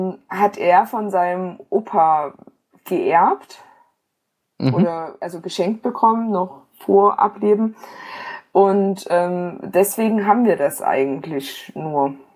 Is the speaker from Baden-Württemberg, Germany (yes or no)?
no; Zwickau, Saxony, Germany; ich komme ja aus Zwickau